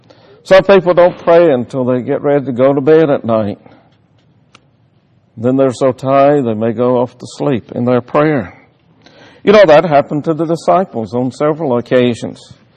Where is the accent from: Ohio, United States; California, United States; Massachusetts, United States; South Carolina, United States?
South Carolina, United States; she's from Missouri and I'm from South Carolina. How did we get together? How in the world did Barbara get hooked up with a gamecock from South Carolina?